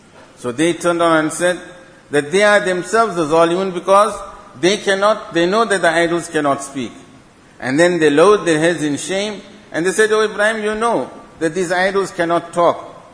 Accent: Durban, KwaZulu-Natal, South Africa; in Escott, the town from which I come, I'm originally from Durban, and from this Overport area, from Waterfall Road, number 66, Waterfall Road. That is my original home.

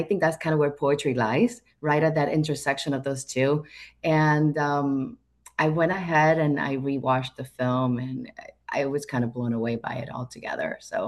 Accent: Cuba; growing up in Cuba

